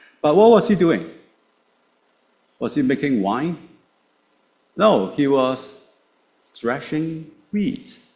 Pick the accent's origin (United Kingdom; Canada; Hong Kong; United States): Hong Kong; I grew up in Hong Kong, and it's a city place, right?